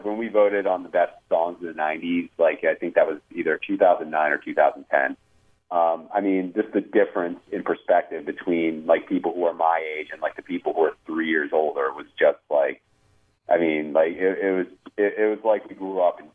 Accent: Stockbridge, Georgia, United States; I'm a people from Stockbridge, Georgia, believe me.

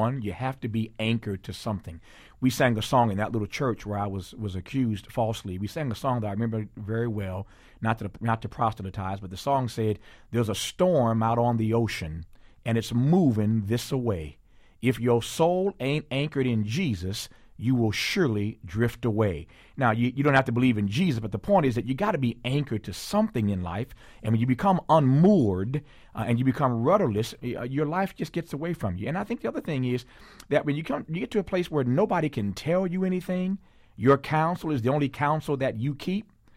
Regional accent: Indiana, United States; Well, I grew up in Indiana, as I said earlier.

